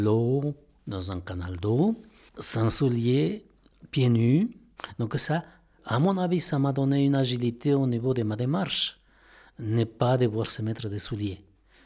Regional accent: Ambato, Tungurahua, Ecuador; French is a second language; Moi, j'ai grandi dans la ville de Ambato, à 120 km au sud de la capitale. Et là, j'ai vécu pendant 18 ans, mes premières 18 ans.

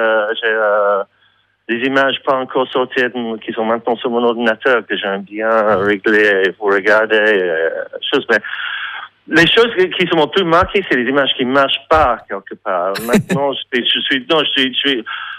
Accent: England, United Kingdom; French is a second language; mais je suis anglais, donc ça va.

